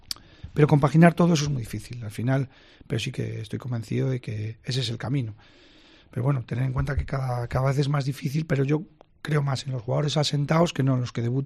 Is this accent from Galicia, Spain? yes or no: yes; Galicia, Spain; soy gallego